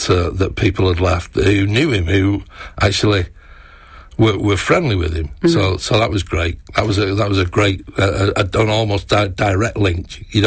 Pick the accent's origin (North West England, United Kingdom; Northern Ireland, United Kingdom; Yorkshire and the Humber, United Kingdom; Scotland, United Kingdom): North West England, United Kingdom; Manchester; You know, I'm from Manchester.